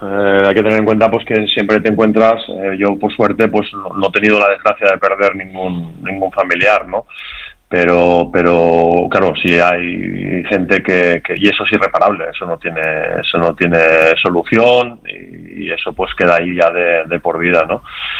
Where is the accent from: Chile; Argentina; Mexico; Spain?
Spain; Valencian Community; ha sido un año difícil para mi pueblo y otros muchos pueblos de Valencia